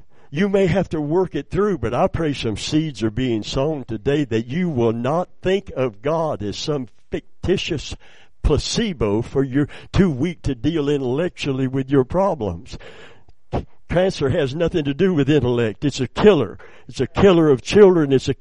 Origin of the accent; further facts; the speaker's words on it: Kentucky, United States; it's because I'm from Kentucky, and every now and then the Kentucky comes out.